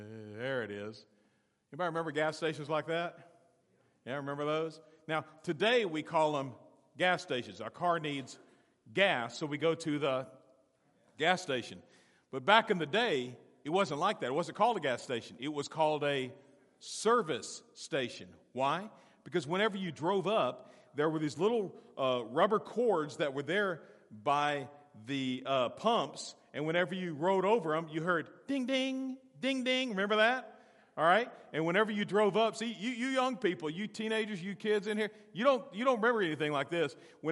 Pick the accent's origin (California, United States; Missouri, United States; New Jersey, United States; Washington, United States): California, United States; also born or lived in Alabama; growing up in California, I remember Shell stations, and in Alabama, I remember Shell stations.